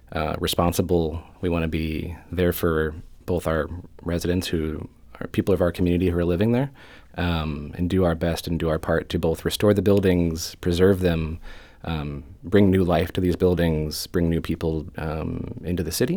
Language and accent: English; St. Louis, Missouri, United States; I think really for us, being from St. Louis, you know, I grew up in the Dogtown area.